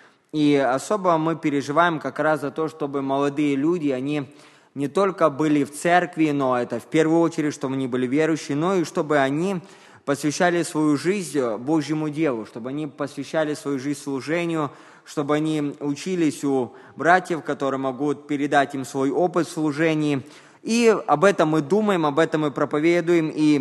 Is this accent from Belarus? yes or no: no; Poltava, Poltava Oblast, Ukraine; Я приехал из Полтавы, живу в Полтаве, родился, вырос в Полтаве.